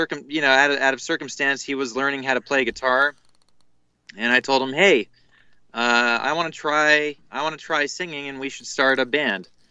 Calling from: Fremont, California, United States; Right now I'm actually calling in from Fremont, California.

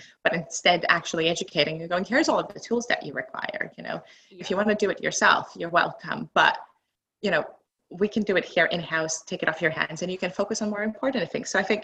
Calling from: North Tyneside, North East England, United Kingdom; So today I'm tuning in from North Tyneside in United Kingdom. It's a tiny little port town next to the Newcastle in Northeast.

